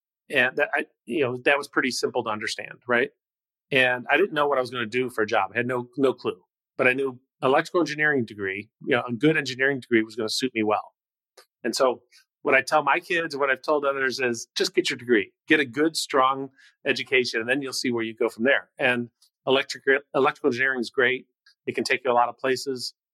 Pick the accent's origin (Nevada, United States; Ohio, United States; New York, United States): Ohio, United States; Cleveland; I came from a very large family